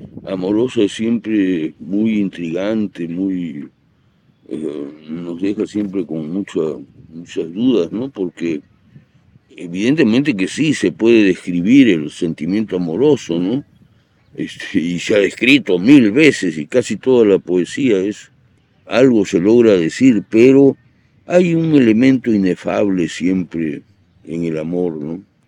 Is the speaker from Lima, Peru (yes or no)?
yes; Lima, Peru; moved away; Yo escapé de Lima, yo soy un fugitivo de Lima